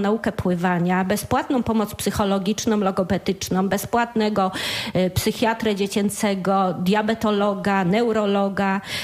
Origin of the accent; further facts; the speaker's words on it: Barcin, Kuyavian-Pomeranian Voivodeship, Poland; born there; jestem urodzona w Barcinie, więc mówię to z pełną świadomością.